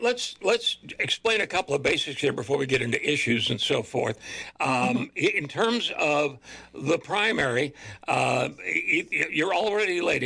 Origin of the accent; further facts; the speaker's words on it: Houston, Texas, United States; I have moderated some of the league votes over the years here in Houston, which is my hometown, and elsewhere.